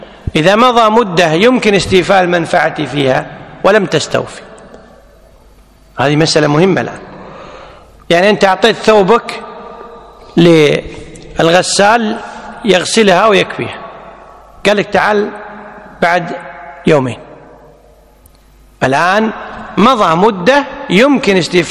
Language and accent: Arabic; Kuwait; الدوله عندنا بالكويت تعمل بالمذهب المالكي